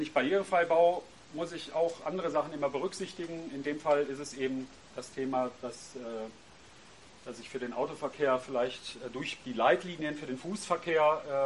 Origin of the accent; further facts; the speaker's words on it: Cologne, North Rhine-Westphalia, Germany; Ich bin aus Köln, da ist man ein bisschen anderes gewohnt.